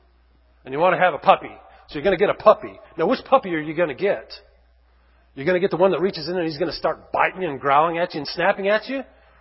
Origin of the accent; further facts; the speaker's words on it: England, United Kingdom; I say favorite. I'm English.